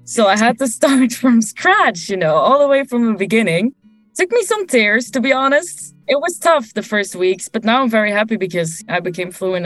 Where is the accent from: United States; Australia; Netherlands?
Netherlands; the south; also born or lived in Rotterdam; I grew up in the south of the Netherlands in a very, very small village. And when I was 18, I was like, I need to leave. It's my time to shine. And I moved to the big city of Rotterdam.